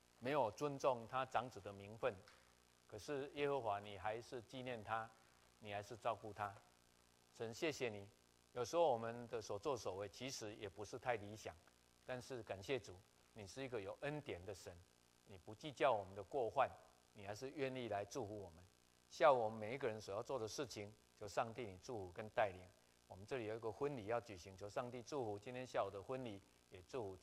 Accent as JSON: {"language": "Chinese", "country": "Taiwan", "said": "那我台湾人也是中华民族"}